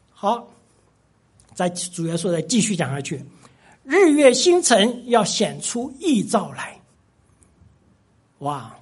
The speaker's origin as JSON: {"language": "Chinese", "country": "China", "said": "我们中国人尤其都知道，还在中国发生的很多"}